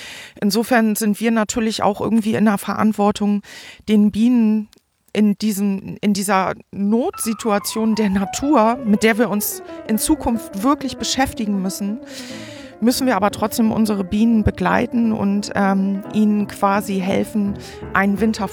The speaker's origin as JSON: {"language": "German", "town": "Forstbach", "region": "North Rhine-Westphalia", "country": "Germany", "tie": "born or raised there", "said": "habe sie jetzt hier in meinen Heimatort Forstbach gebracht."}